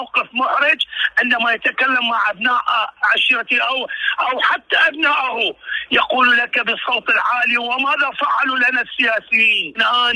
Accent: Iraq; أنا ابن العراق

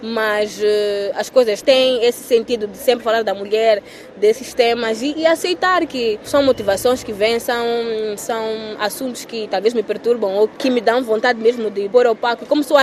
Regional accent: Mozambique; moved away as an adult; Agora vai fazer um ano que eu saí de Moçambique, não saí totalmente, mas tenho frequentado muito a França.

